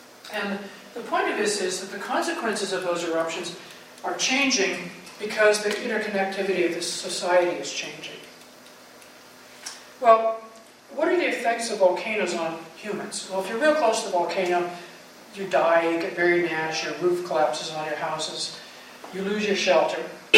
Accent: Midwest, United States; and I, of course, had to do this since I'm from the Midwest.

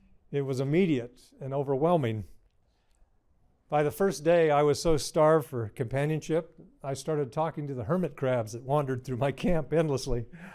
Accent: Snowflake, Arizona, United States; I grew up in Snowflake, Arizona. And this person was asking, it snows in Arizona? But actually, Snowflake, Arizona, where I grew up on a cattle ranch

